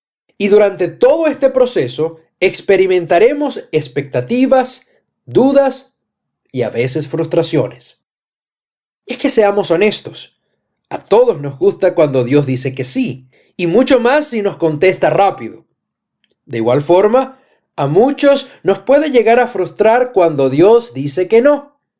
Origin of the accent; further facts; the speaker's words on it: Venezuela; En mi país, Venezuela, antes de la Navidad, acostumbrábamos a escribir cartas al niño